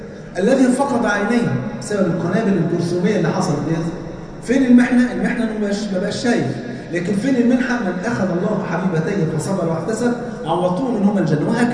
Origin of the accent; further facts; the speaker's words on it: Egypt; عندنا في مصر